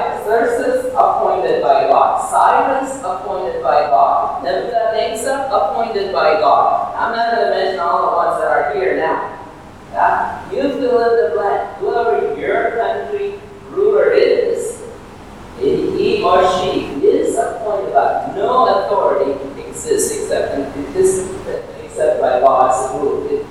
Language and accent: English; India; I'm an Indian, so I was not that much into, I am still not an Indian, so not that much into politics